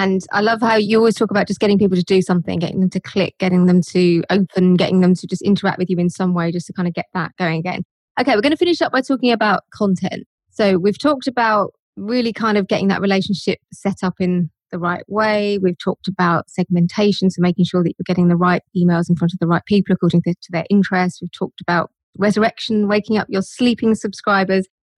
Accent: Liverpool, North West England, United Kingdom; I'm originally from Liverpool, even though I don't sound like it.

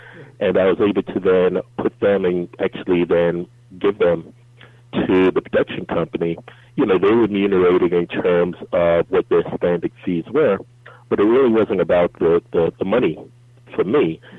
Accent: New York, United States; I'm from New York, and coming up through the New York Board of Ed, we never had any black studies, really even had a black teacher.

